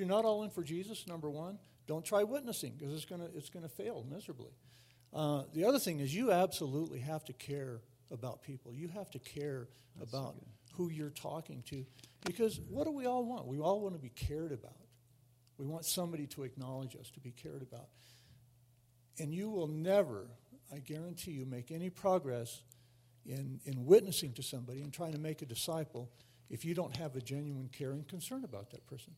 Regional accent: Durango, Colorado, United States; Like I said, I grew up in Durango.

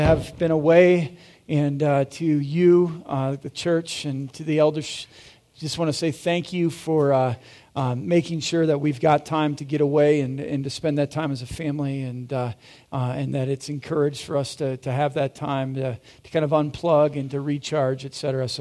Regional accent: South Dakota, United States; That was never the case when I grew up in South Dakota, right? You know, that's just not the way it worked there.

